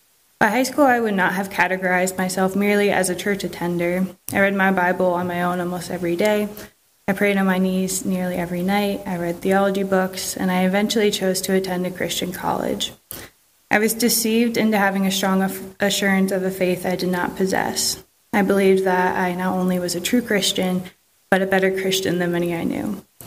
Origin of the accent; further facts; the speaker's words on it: North Canton, Ohio, United States; I grew up in North Canton, Ohio, in a household where the gospel was taught and attended the same non-denominational church from infancy until high school.